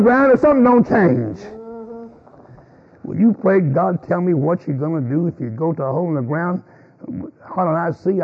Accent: the South, United States; I was born and raised in the South.

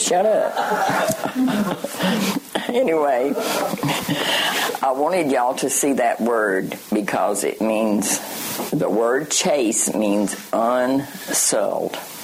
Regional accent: Tennessee, United States; I'm from East Tennessee. I don't worry about it. It's not a problem, you know. We talk like we talk.

